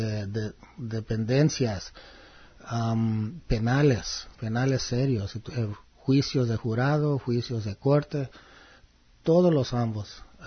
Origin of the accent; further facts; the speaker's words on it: California, United States; Mis padres vinieron en los 40 como campesinos. Yo me crié aquí en el Valle Imperial.